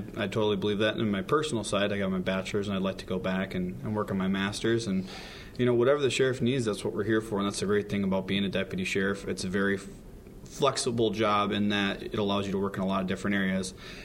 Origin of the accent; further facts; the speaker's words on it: Wisconsin, United States; accent: Wisconsin; I have to get rid of my Wisconsinisms. I was 10 minutes from Minnesota and Wisconsin. So you can see just by the way I say Minnesota and Wisconsin.